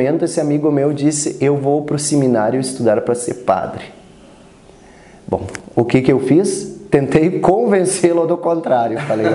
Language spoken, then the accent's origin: Portuguese; Prudentópolis, Paraná, Brazil; born there; Eu sou nascido em Prudentópolis. Prudentópolis que tem assim algo de especial, que é considerada a Ucrânia brasileira